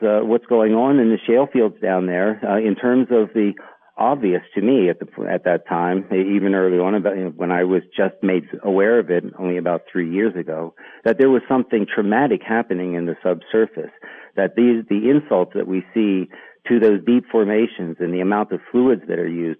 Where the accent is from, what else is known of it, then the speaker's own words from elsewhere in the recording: Bethany, West Virginia, United States; And I was also lucky to have a small institute, a college, Bethany College, in my hometown of Bethany, West Virginia